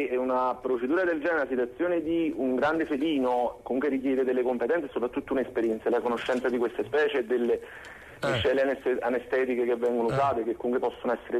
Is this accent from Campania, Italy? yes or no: yes; Naples, Campania, Italy; noi siamo napoletani che però giriamo l'Italia